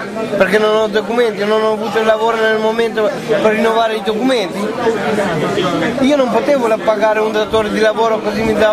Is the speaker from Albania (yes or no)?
yes; Albania; now in Italy; Io sono albanese.